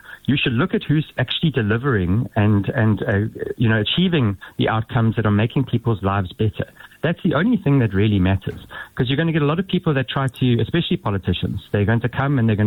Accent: South Africa; as a South African

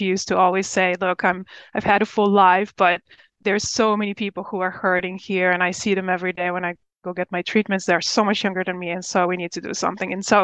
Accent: Slovenia; now in United States; I was coming from Slovenia in Europe. It was a socialist country where I really was aspiring to do more, to get more opportunities in life.

